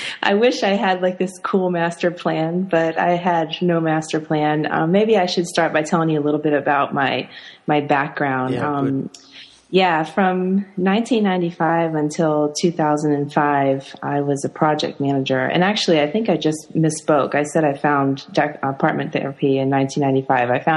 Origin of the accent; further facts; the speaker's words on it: United States; now in Germany; I'm an American writer and design consultant, but I'm living in Germany at the moment.